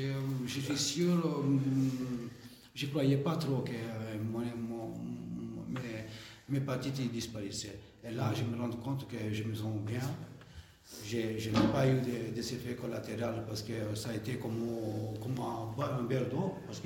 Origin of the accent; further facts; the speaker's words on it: Italy; voilà, je suis italien, j'ai 50 ans